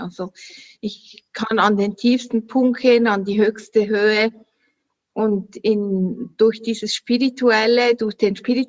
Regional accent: Solothurn, Switzerland; ich komme, wie man hört, an meinen Dialekt aus der Schweiz, Solothurn. Wie gesagt, du hast richtig gehört, 30 Kilometer von Bern, ist im sogenannten Mittelland. Also hier sind oben Berge, unten Berge und so.

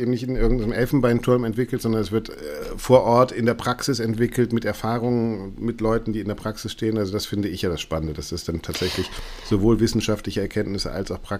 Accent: Bremen, Germany; Ich komme aus Bremen

